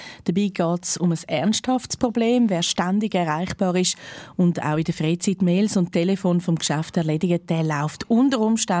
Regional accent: Switzerland; auch bei uns in der Schweiz

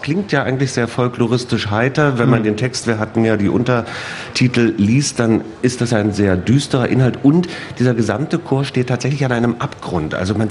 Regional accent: East Germany, Germany; Ich bin in der DDR aufgewachsen.

